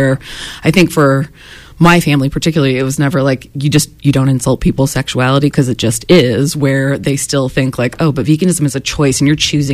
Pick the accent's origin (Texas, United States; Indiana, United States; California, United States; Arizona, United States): Indiana, United States; even though I grew up in Indiana, which is a pretty conservative state founded in kind of farm sort of land.